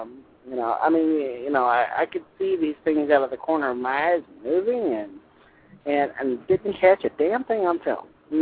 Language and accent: English; New Orleans, Louisiana, United States; now in Branson, United States; Yeah, I am from New Orleans. I'm not there anymore. I'm up in Branson, Missouri. So, I am from New Orleans originally, and it's a haunted city.